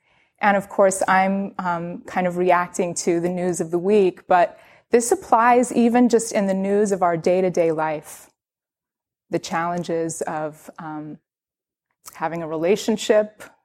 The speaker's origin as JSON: {"language": "English", "town": "New York City", "region": "New York", "country": "United States", "tie": "born or raised there", "said": "And I grew up in New York City, and I love it here."}